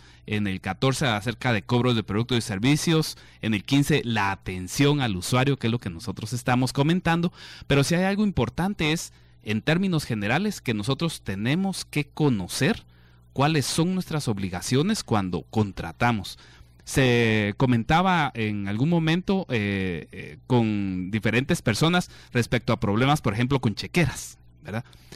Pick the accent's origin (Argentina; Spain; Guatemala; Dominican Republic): Guatemala; como guatemaltecos, nosotros tenemos una cultura de ese tipo.